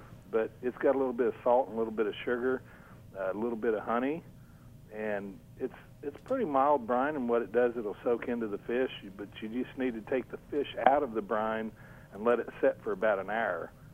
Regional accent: Kansas City, United States; I come from the Kansas City area and everything is major barbecue.

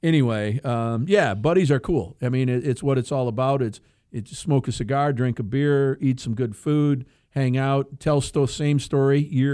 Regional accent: Charlotte, North Carolina, United States; I got a bunch of guys I grew up with in Charlotte. I always refer to them as my Chartucky buddies.

